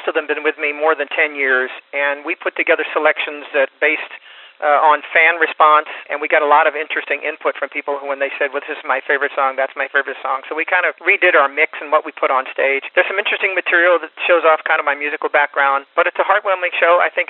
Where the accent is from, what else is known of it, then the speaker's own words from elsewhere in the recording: California, United States; now in Nashville, United States; I was raised in California, and I played a little bit of everything.